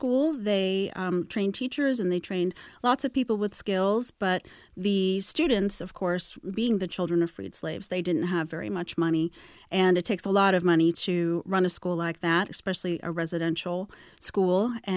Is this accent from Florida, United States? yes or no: no; New York City, New York, United States; So it's very, I grew up on the Upper West Side, but my school was in Greenwich Village, which required a subway train ride